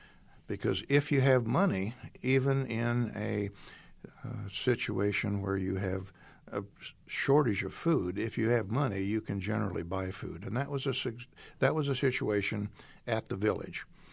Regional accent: Union, Iowa, United States; you mentioned we're from Union, Iowa, and there's less than 400 people there.

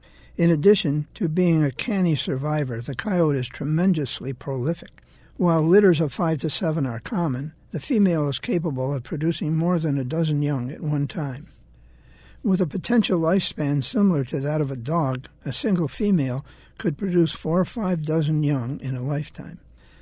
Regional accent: New York, United States; I grew up in the Ontario Lake Plains, about 35 miles west of Rochester.

